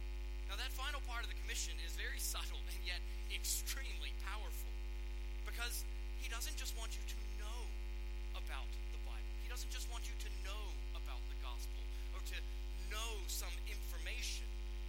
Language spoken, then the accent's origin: English; United States; because I'm an American and I didn't think there was anything wrong with that.